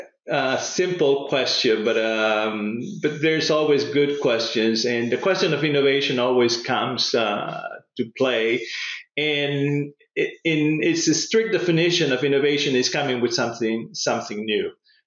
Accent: Lima, Peru; also born or lived in England; I'm originally from Lima, Peru.

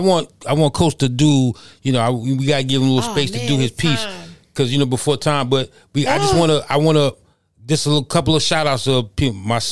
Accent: New York, United States; You know, I'm from New York, so I had to grow up fighting.

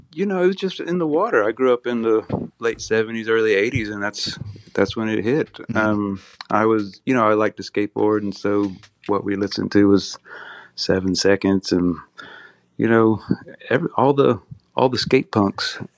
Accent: South Carolina, United States; I mean, I was growing up in South Carolina, very pretty far from Southern California.

